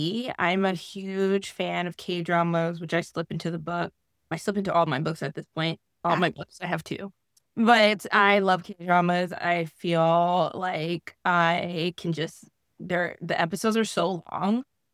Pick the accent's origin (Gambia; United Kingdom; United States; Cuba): Cuba; So I too, because I'm Cuban, my grandma loved telenovelas.